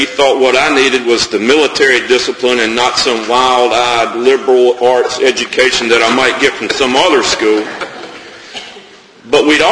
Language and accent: English; Wrightsville Beach, North Carolina, United States; I was born and raised in Wrightsville Beach, and except for the years that I attended Carolina in law school, I have lived there all my life.